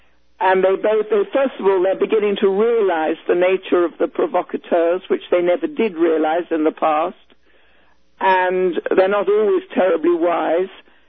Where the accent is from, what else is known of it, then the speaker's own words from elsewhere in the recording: United Kingdom; accent: British; moved away; As you can hear from my accent, I'm a Brit originally.